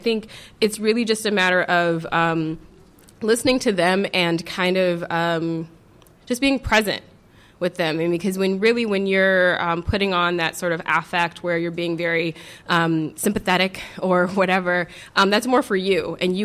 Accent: Flint, Michigan, United States; So I'm from Flint. And I mentioned this in a panel yesterday. And so when people hear that I'm from Flint, usually their faces kind of drop a little bit and their voice gets very saccharine. And I don't even live in the city anymore.

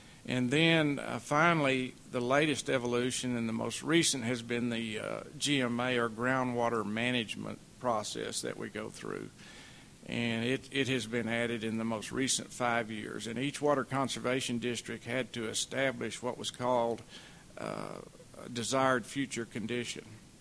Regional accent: Texas, United States; When I grew up here in Texas, and I was educated here at Texas Tech. I just recently came back to this area.

